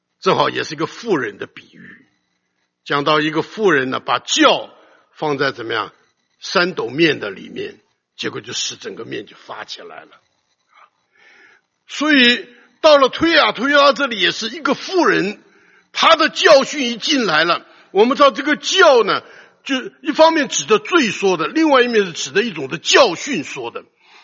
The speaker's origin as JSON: {"language": "Chinese", "country": "China", "lives_now": "United States", "said": "不过呢，在弟兄姊妹中，我们是中国人，别人是美国人啊。"}